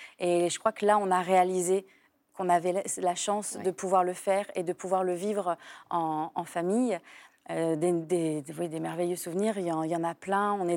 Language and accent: French; France; Et c'est une belle expérience en tant que Français de redécouvrir la France.